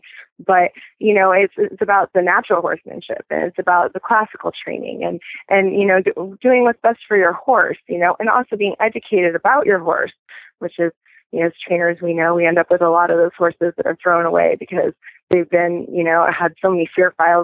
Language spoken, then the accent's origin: English; West Coast, United States; But I'm from the West Coast, so that's where I'm more comfortable. But I'm kind of a little displaced right now